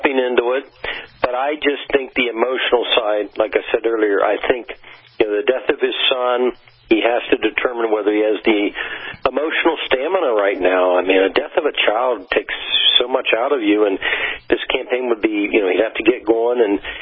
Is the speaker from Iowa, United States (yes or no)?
no; Ohio, United States; And then as far as the McKinley thing, I'm from Ohio, but so what?